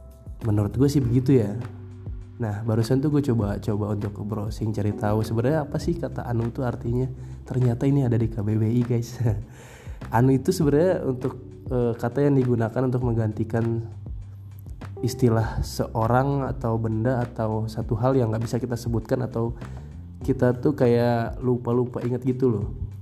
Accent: West Java, Indonesia; di masyarakat pada umumnya di Indonesia atau di daerah gue ya, Jawa Barat

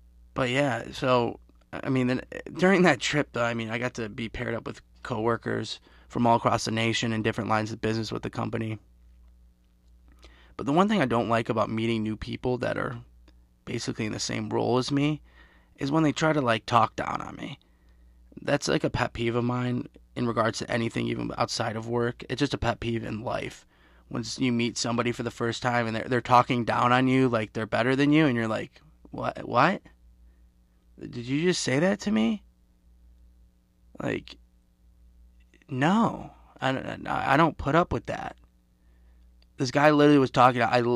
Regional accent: Detroit, Michigan, United States; But luckily, obviously, I'm from the Detroit area. So I love that airport.

